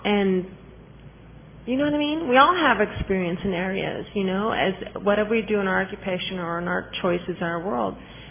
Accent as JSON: {"language": "English", "town": "Los Angeles", "region": "California", "country": "United States", "said": "I'm from Los Angeles, California, from the Serenity on Sunday group."}